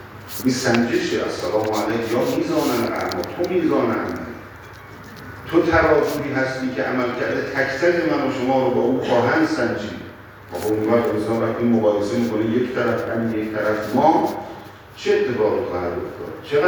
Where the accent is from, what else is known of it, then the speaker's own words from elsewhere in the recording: Iran; به عنوان یک مسلمان، به عنوان یک شیعه علی ابن ابی طالب، به عنوان یک ایرانی